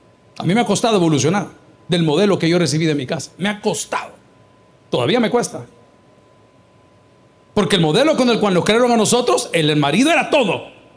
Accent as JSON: {"language": "Spanish", "country": "El Salvador", "said": "Nosotros somos salvadoreños, usamos caites, no suecos, ¿verdad?"}